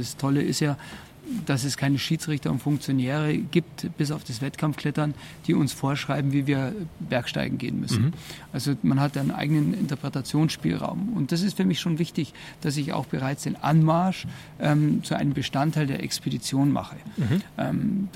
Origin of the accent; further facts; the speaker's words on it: Garmisch-Partenkirchen, Bavaria, Germany; Ich bin in Garmisch-Partenkirchen aufgewachsen, also die Arena war das Gebirge, waren die Alpen.